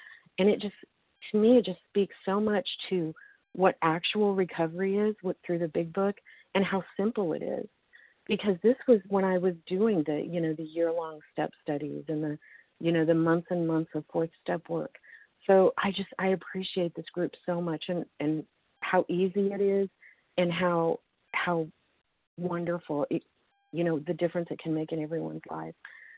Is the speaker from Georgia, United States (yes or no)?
no; Missouri, United States; from Missouri, a recovered overeater.